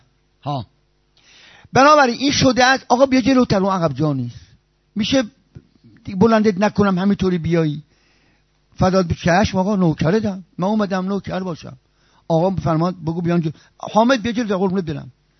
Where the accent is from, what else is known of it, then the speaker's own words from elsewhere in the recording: Iran; من بچه ایرانم